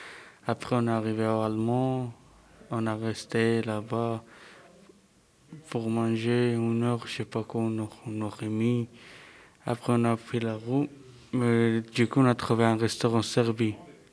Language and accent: French; Loznica, Mačva District, Serbia; now in France; J'ai 17 années. En Serbie, j'habite à Loznica. C'est au côté Sabac.